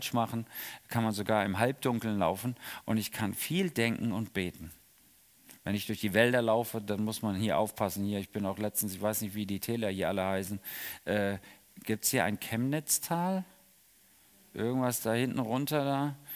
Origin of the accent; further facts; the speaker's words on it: Rhineland, Germany; Bei uns im Rheinland ist das manchmal komisch.